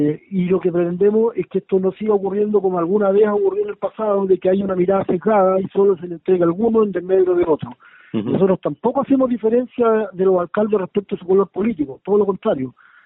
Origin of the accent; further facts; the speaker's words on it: Araucanía, Chile; yo soy de la Araucanía, que he trabajado en lo público siempre, digamos, vinculado a lo público, que esta es la tierra donde nací, por lo tanto quiero que la gente con la que me he criado esté mejor